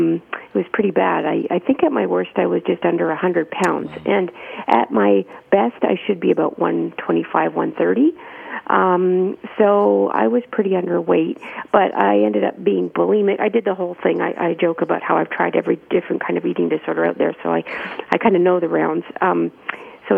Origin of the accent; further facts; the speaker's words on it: Toronto, Ontario, Canada; So I grew up in Toronto with a food critic mother.